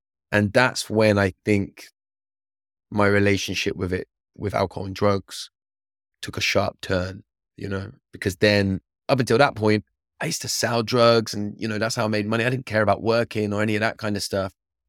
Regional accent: England, United Kingdom; in where I grew up in England, that kind of culture was normal.

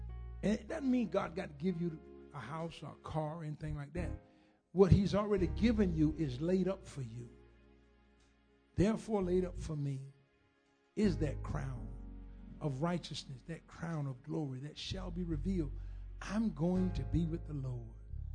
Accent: the South, United States; I'm from the South. It's just grandmama and granddaddy.

